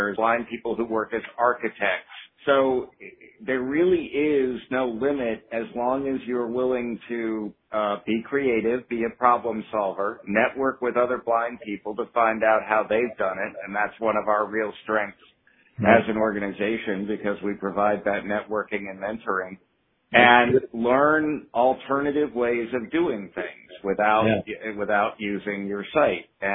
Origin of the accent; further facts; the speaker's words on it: South Carolina, United States; now in Baltimore, United States; And then over the years, I did various volunteer work for the Federation in my home state of South Carolina.